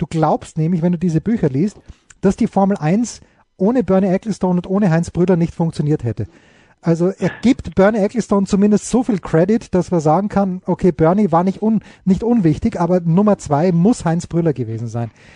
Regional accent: Austria; als Österreicher ist man natürlich sozialisiert worden, wenn man als junger Österreicher in den 70er Jahren noch wirklich jung und beeinflussbar war.

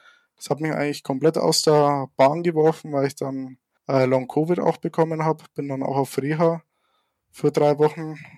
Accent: Neumarkt in der Oberpfalz, Bavaria, Germany; Also ich komme aus Neumarkt in Oberpfalz.

